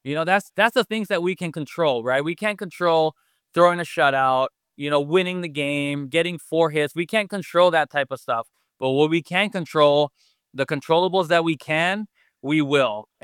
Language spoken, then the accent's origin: English; Wailuku, Hawaii, United States; Those Little League teams that went to the Little League World Series, they're from my hometown in Wailuku.